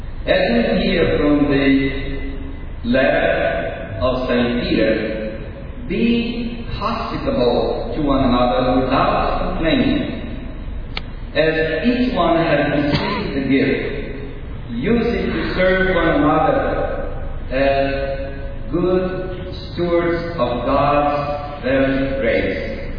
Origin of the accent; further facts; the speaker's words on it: Bahia, Brazil; That is part of the coat of arms from my home state of Bahia